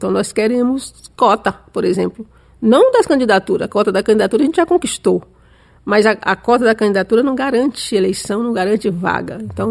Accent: União, Piauí, Brazil; Não, eu sou de União, a cidade da região metropolitana, fica a 60 quilômetros de Teresina.

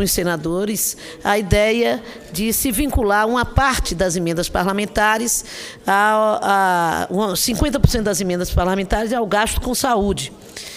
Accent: Amargosa, Bahia, Brazil; Eu confio no espírito público e republicano das autoridades da minha terra para ajudar a nossa querida cidade de Amargosa

